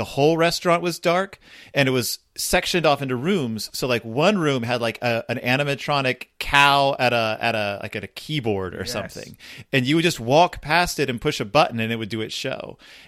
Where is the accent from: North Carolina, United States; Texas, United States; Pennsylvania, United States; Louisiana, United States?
Texas, United States; and of course I grew up in Texas where like I think Showbiz and Chuck E. Cheese, I think they started in the south of in the South U.S.